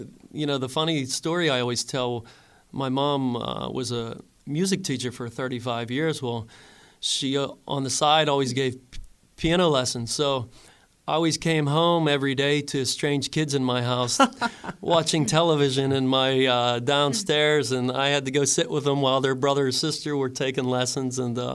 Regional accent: Pennsylvania, United States; Last year, we're from the Fort City, Katanning area

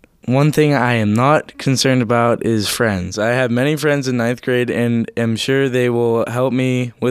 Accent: Greensburg, United States; I am 14 years old and I am from Greensburg.

